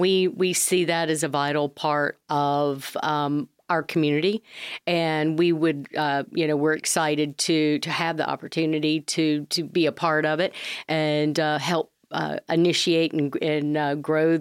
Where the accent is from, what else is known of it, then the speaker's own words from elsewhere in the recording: Florence, South Carolina, United States; And I moved back to my hometown of Florence, South Carolina, and finished college at Francis Marion